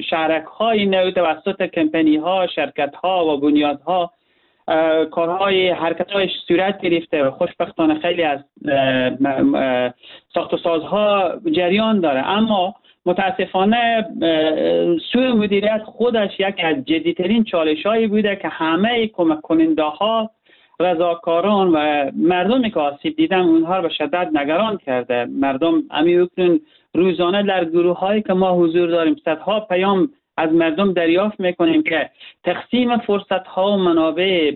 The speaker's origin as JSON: {"language": "Persian", "region": "Herat", "country": "Afghanistan", "said": "به عنوان یک هراتی"}